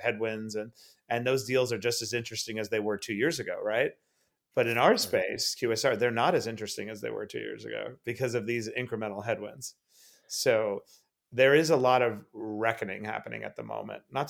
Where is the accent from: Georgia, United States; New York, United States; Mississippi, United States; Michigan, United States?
New York, United States; especially New York, my hometown.